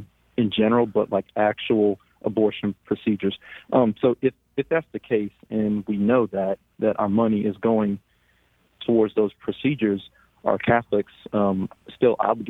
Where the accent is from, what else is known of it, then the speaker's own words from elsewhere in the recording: Louisiana, United States; Did you say South Indiana or South Louisiana? Because I'm from South Louisiana.